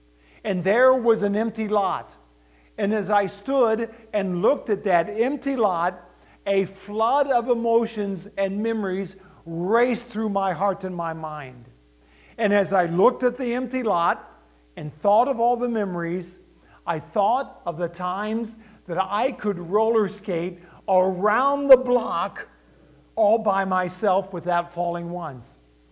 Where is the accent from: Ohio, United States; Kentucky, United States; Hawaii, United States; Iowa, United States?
Ohio, United States; I had the opportunity of going back to my hometown in Southwest Ohio, a town located between Dayton and Cincinnati, Ohio.